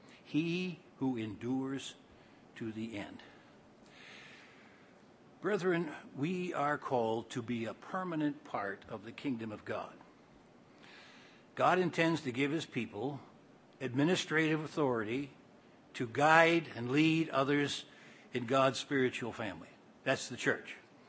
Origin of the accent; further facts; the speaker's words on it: South Africa; moved away; I came from South Africa in 78 and then stayed over for a while.